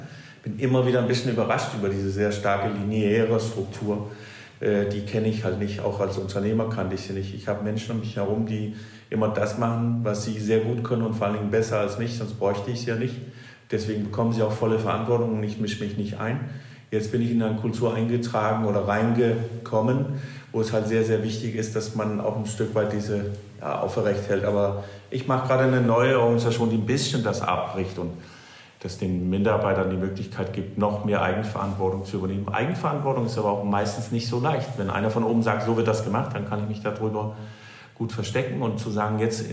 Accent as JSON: {"language": "German", "country": "Denmark", "lives_now": "Germany", "said": "überlegen als erstes, ich bin Däne."}